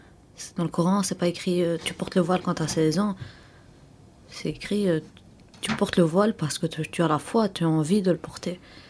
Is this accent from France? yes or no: no; Belgium; Bah, parce que j'ai beau être belge, mais je suis d'origine marocaine.